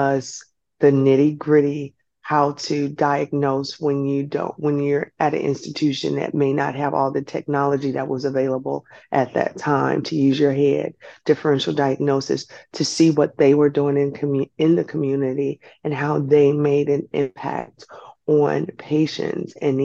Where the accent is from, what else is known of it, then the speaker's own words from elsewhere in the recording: St. Louis, Missouri, United States; now in Hampton Roads, United States; That's my full name. I am a pediatrician. I am from St. Louis, Missouri.